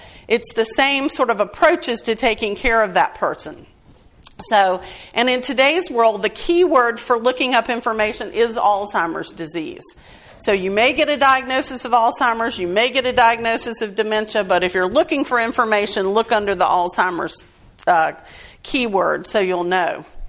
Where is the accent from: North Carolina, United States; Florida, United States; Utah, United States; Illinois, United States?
North Carolina, United States; Durham; So I'm from Durham. That makes me the expert.